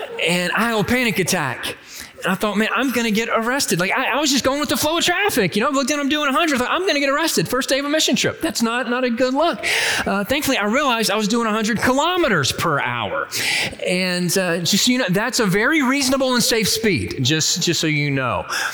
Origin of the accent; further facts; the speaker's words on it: Georgia, United States; We're from Georgia. We don't do 22 degrees of anything, anywhere.